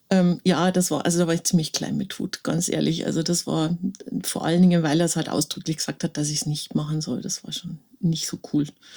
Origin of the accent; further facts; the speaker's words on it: Brandenburg, Germany; also born or lived in Rosenheim; Also geboren bin ich in Rosenheim und zwar, da erstmal noch das erste Jahr mit meinen Eltern auch in Rosenheim gewohnt, bis wir dann nach Brandenburg gezogen sind. Also meine ganze Kindheit und Jugend habe ich in Brandenburg verbracht.